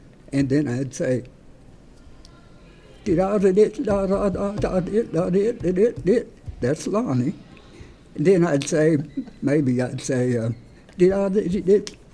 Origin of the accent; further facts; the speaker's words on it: Kentucky, United States; I'm originally from Elliott County, Kentucky, the eastern part of the state. The county seat up there is Sandy Hook.